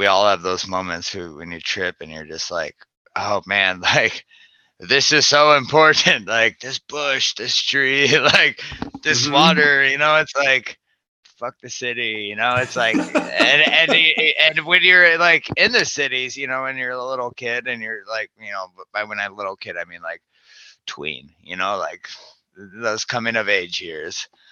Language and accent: English; Alaska, United States; now in Seattle, United States; Like I'm from Alaska. So I've always like, mentally associated better with like people from Philly than Seattle, you know what I mean?